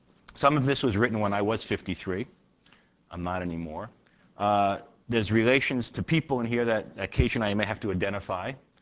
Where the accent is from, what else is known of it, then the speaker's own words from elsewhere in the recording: Brooklyn, New York, United States; now in Michigan, United States; I am 53 years old, a native New Yorker born and raised in Brooklyn, a Midwestern Michigan resident for almost 30 years